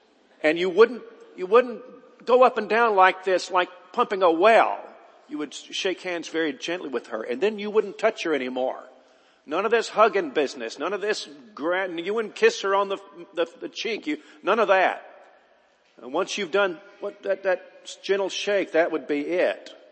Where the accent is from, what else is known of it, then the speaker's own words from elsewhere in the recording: Alabama, United States; You and me, we're from Alabama, and I don't know how many of us get to go into the court of the Queen